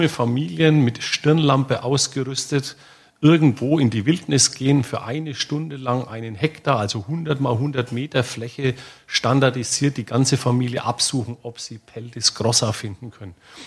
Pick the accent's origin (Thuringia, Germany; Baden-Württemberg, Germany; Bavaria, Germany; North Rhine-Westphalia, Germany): Bavaria, Germany; wie Sie an meinem Dialekt erkennen, komme ich nicht aus dem Bayerischen Wald, sondern bin Westmittelfranke. Mich hat sozusagen in den Wald verschlagen. Und als ich vor 18 Jahren hier die Stelle eines Zoologen im Nationalpark Bayerischer Wald angetreten habe